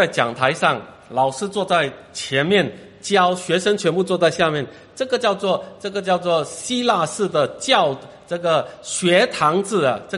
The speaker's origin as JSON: {"language": "Chinese", "country": "Singapore", "said": "我们新加坡人很喜欢就是祖父祖母来看，"}